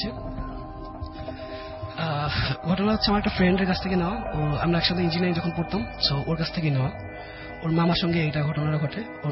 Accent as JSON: {"language": "Bangla", "town": "Khulna", "region": "Khulna Division", "country": "Bangladesh", "tie": "born or raised there", "lives_now": "Dhaka, Bangladesh"}